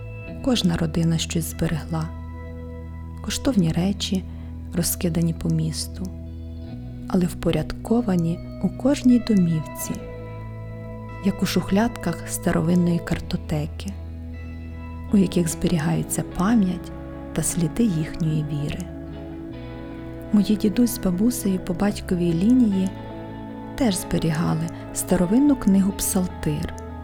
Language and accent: Ukrainian; Ternopil, Ternopil Oblast, Ukraine; now in Bergamo, Italy; Створювала їх у моєму рідному Тернополі. І зараз створюю їх тут, у Бергамо.